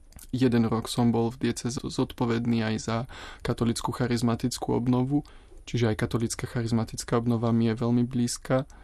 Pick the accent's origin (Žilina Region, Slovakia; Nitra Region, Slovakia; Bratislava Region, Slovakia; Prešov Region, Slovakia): Žilina Region, Slovakia; Martin; pochádzam z Martina, ktorý predtým patril do Banskobystrickej diecézy, ale potom vlastne po prerozdelení diecéz som pripadol do žilinskej diecézy.